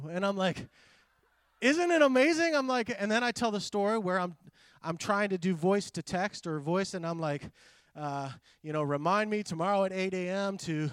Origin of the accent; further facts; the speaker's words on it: Greece; I grew up in Greece. I was, grew up around a lady from India